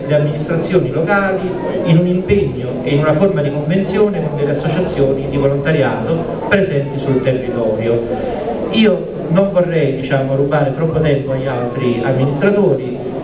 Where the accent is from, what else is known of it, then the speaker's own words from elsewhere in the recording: Zuni, Campania, Italy; ho 36 anni e sono originario della frazione di Zuni, anche se adesso, dopo gli anni, da quando mi sono sposato, vivo a Petrullo.